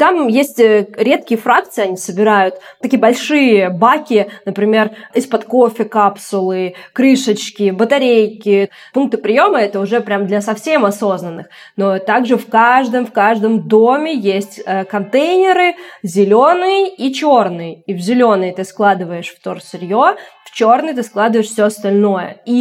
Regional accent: Bryansk, Bryansk Oblast, Russia; now in Buenos Aires, Argentina; Я вообще из Брянска. Но так сложилась жизнь, что сейчас я живу в Буэнос-Айресе, в Аргентине, уже почти год. В одном из самых лучших районов Буэнос-Айреса, как я считаю, это район Палермо.

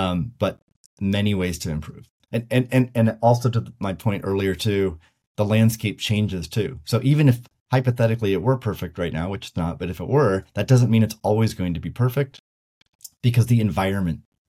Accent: United States; like the United States, like I'm American, right? So like, I'm proud of my country.

